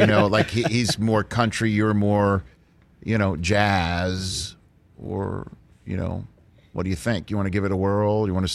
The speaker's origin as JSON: {"language": "English", "town": "New York City", "region": "New York", "country": "United States", "said": "I'm from New York City, sir, and I know Jet fans are particularly excited."}